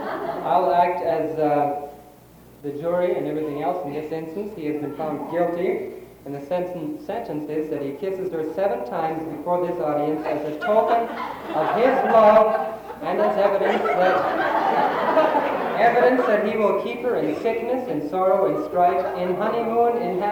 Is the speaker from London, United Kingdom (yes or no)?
no; Scotland, United Kingdom; now in United States; Being Scottish as I am, I thought it said laddies and went in.